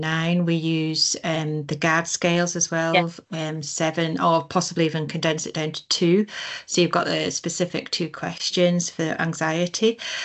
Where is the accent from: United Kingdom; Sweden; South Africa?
United Kingdom; Scotland; I mean, being Scottish, I'm was brought up differently maybe to someone in England, you know, so it does vary very, very differently.